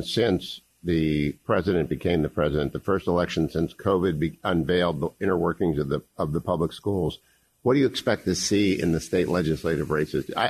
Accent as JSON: {"language": "English", "region": "Ohio", "country": "United States", "tie": "born or raised there", "said": "Growing up in Ohio, they used to say, no one understood what the heck it meant."}